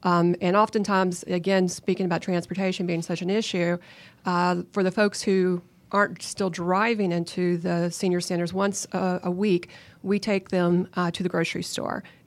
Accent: Kentucky, United States; moved away as an adult; I am originally from Kentucky. I graduated from Cumberland College in Williamsburg, Kentucky, but I've lived in Georgia longer than I've lived anywhere.

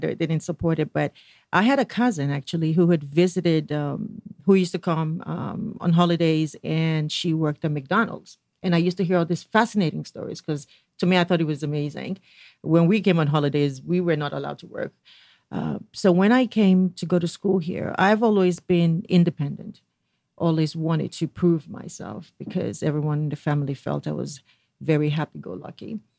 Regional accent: Edo, Nigeria; But I am from the Benin Kingdom, from the royal family, Ozulua. And actually, my mother was also a princess from her tribe, also in Edo State, a place called Ososo.

